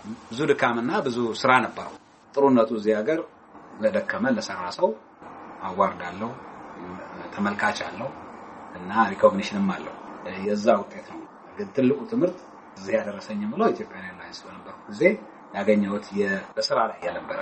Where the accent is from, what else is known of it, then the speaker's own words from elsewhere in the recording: Addis Ababa, Ethiopia; moved away as an adult; ያደኩት አዲስ አበባ ኢትዮጵያ ውስጥ ነው።